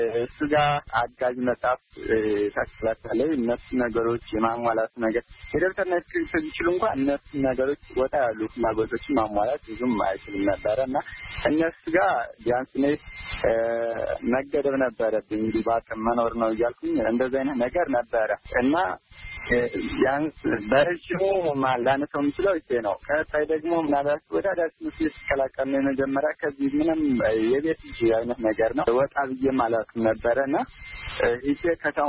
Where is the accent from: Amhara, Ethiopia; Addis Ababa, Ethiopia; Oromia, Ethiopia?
Amhara, Ethiopia; ምዕራብ ጎጃም ጉዞን ተከላይ ወረዳ ነው የተወለድኩት፣ ገጠራማ ክፍል ነው።